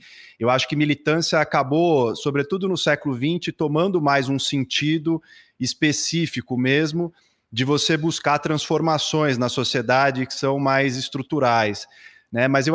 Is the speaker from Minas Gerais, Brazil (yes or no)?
no; São Paulo, Brazil; born there; sou nascido aqui em São Paulo